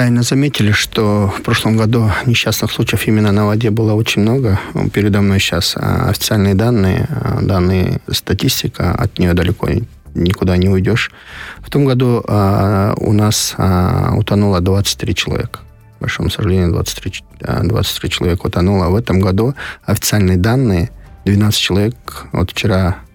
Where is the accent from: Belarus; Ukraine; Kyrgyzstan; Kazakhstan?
Kyrgyzstan; Issyk-Kul Region; И я просто родом из Иссык-Куля, я сам живу и вырос на Иссык-Куле